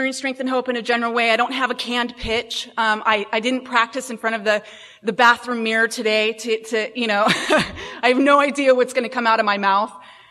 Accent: Houston, Texas, United States; born there; You know, I was born in Houston, Texas

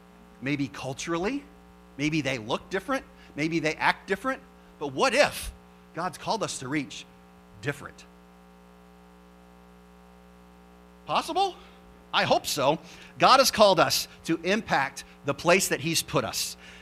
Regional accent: Iowa, United States; I grew up in Iowa and they use shotgun to shoot deer

